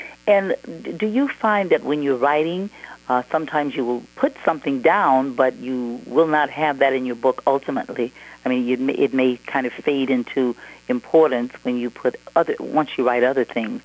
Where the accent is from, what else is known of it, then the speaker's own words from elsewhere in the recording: Louisiana, United States; I'm from Louisiana, and I usually tell them you don't add anything after the cook finishes a dish because it's insulting.